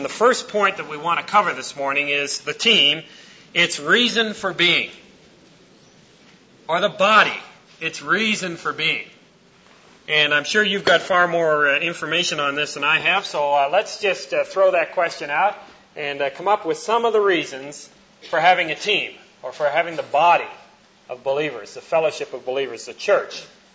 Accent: Canada; I am a Canadian

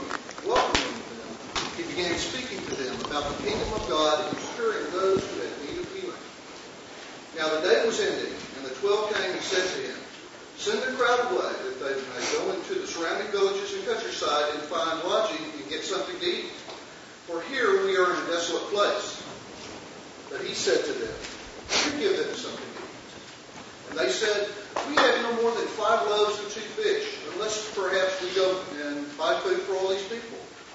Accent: Irving, Texas, United States; Okay, I'm from Irving.

